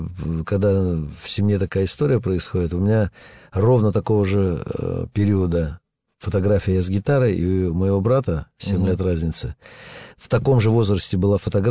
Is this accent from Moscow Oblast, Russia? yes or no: no; Sochi, Krasnodar Krai, Russia; Нет, я из Сочи